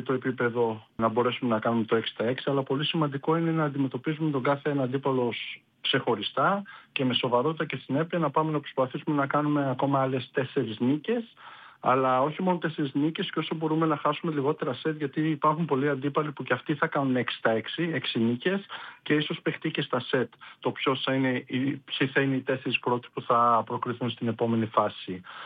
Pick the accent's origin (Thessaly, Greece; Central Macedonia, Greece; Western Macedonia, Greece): Thessaly, Greece; Larissa; Εγώ ξέρω ότι είμαι από Λάρισα, οπότε ξέρω ότι είναι μια πόλη που αγαπάει το βόλιο